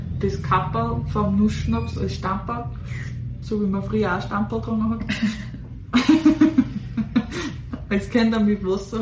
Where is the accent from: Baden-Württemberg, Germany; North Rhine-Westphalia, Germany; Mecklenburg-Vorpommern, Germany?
North Rhine-Westphalia, Germany; Cologne; dann konnte ich wenigstens als Kölner sogar sagen